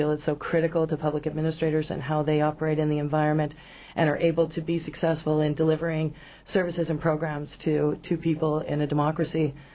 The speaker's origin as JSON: {"language": "English", "region": "Idaho", "country": "United States", "tie": "born or raised there", "said": "I come from Idaho, mostly, but all across the Pacific Northwest growing up"}